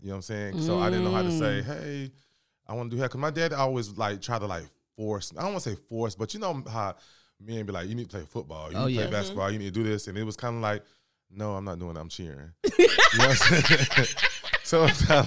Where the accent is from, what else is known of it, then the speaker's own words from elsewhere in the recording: Augusta, Georgia, United States; also born or lived in St. Louis, Missouri; Well, I'm from Augusta because I've been here since I was 7.